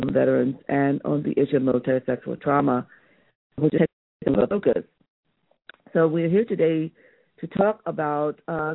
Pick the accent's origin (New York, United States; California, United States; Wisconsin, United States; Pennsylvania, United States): Pennsylvania, United States; Philadelphia; I come from the Philadelphia, Pennsylvania